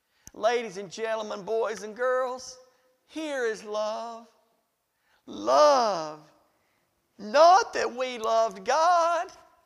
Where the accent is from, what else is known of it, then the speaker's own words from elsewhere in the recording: Riceville, United States; I'm from Riceville and I can't figure out those things.